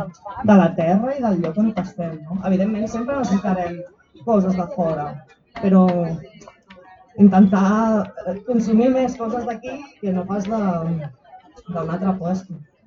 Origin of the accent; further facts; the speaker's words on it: Catalonia, Spain; Jo soc de l'Empordà i intento vendre a la província de Girona, per exemple, no?